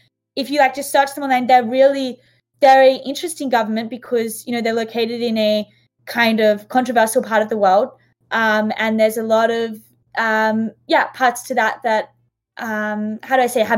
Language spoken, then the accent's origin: English; Sydney, New South Wales, Australia; accent: Australian; I mean, I'm originally from Australia, if you can't tell from the accent.